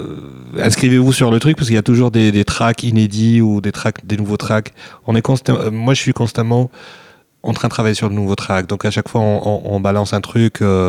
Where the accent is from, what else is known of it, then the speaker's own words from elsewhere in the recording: Tunisia; now in Belgium; Moi je suis tunisien, je vis en Belgique depuis maintenant plus que 13 ans ou 14 ans